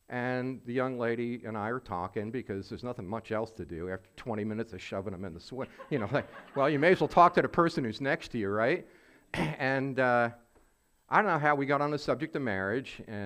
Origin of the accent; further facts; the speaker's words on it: New York City, New York, United States; also born or lived in Long Island; And I was born in New York on Long Island, and then moved up north in New York City when I was about 8, and went to college in upstate New York